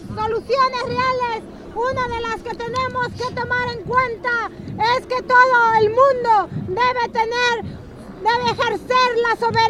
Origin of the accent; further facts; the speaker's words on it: Oaxaca, Mexico; vengo de México, del estado de Oaxaca.